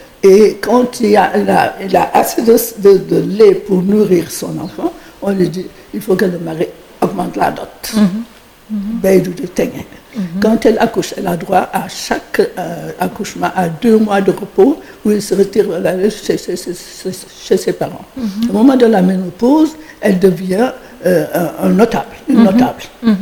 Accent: Dakar, Senegal; moi, je n'ai pas été élevée au Fouta, comme tu dis. J'ai été élevée à Dakar.

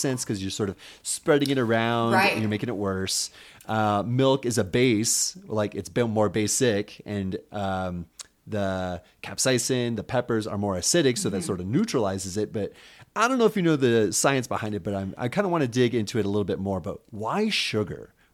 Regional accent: San Diego, California, United States; I mean, growing up in San Diego, you kind of have to have that hot sauce tolerance

